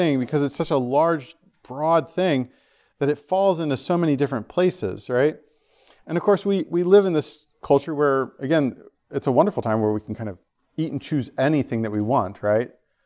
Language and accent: English; New Jersey, United States; Again, like I'm from New Jersey, right?